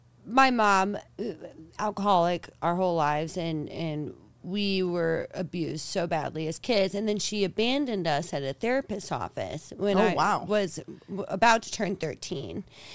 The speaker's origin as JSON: {"language": "English", "town": "Darksville", "region": "West Virginia", "country": "United States", "tie": "born or raised there", "said": "I'm originally from West Virginia."}